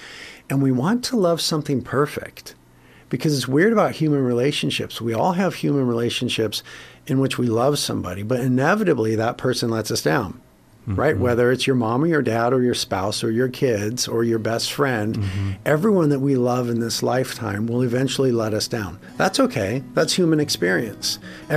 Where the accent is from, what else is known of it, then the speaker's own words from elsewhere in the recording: Carpinteria, California, United States; we ended up starting a church in Carpinteria, my hometown, and several since then.